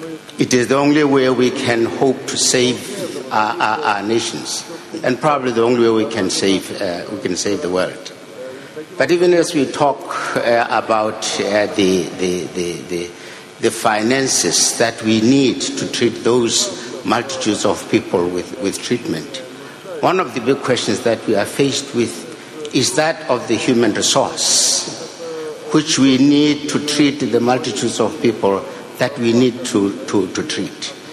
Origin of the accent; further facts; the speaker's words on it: Lesotho; I come from Lesotho.